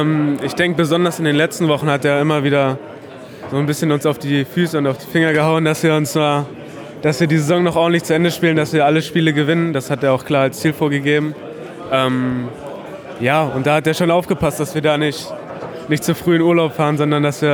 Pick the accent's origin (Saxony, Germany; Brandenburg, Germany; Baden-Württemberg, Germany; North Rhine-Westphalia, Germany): Saxony, Germany; Leipzig; now in Erfurt, Germany; Ich komme aus Leipzig. Ich habe ab der U17 aber hier gespielt.